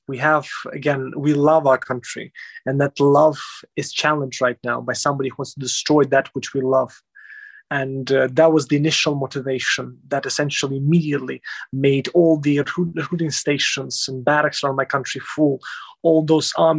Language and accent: English; Lviv, Lviv Oblast, Ukraine; other people from my hometown of Lviv in Western Ukraine